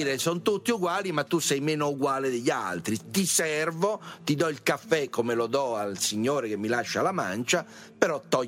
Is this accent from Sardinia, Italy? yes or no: no; Rome, Lazio, Italy; da romano a romano